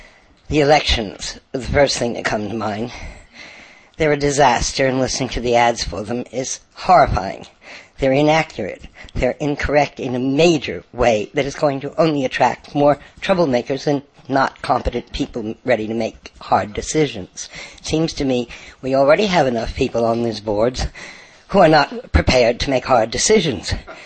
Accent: New York, United States; I'm Summer's mother. and I'm from New York.

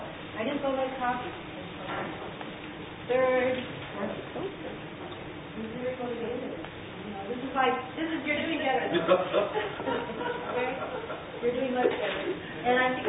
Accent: Montevideo, Uruguay; and I'm director from Montevideo.

